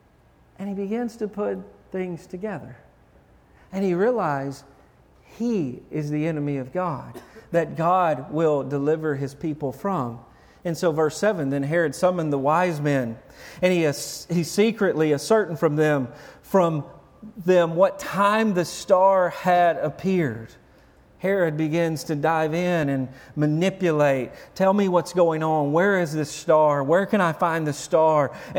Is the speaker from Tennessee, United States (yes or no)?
yes; Lewisburg, Tennessee, United States; I'm from Lewisburg, Tennessee. It's more podunk than Berea.